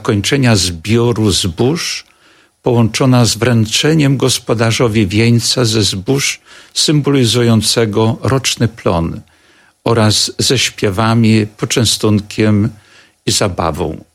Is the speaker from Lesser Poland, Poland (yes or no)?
no; Chawłowice, Subcarpathian Voivodeship, Poland; pochodzę z Podkarpacia, z miejscowości Chawłowice, też jako syn rolnika